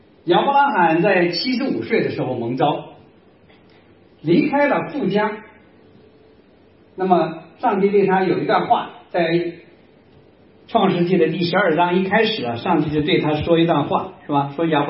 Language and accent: Chinese; China; 我们中国人呢讲一句话，说大道至简